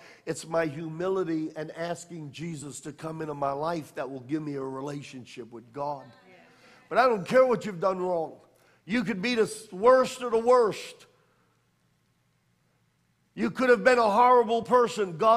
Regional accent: New York, United States; I'm extra loud because I'm an Italian and I'm a New Yorker. Don't hold it against me.

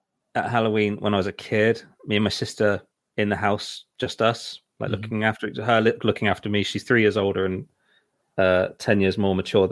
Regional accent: Swindon, South West England, United Kingdom; Oh, that's the Swindon town. That's my hometown where I'm living right now.

